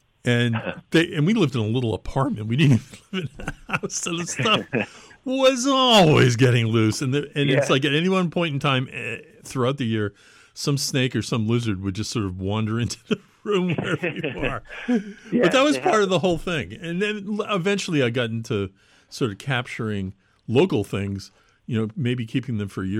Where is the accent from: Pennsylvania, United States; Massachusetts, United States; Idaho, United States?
Massachusetts, United States; Watertown; For me, in Massachusetts, when I grew up in Watertown outside of Boston, I haven't seen a green snake live in, like, decades.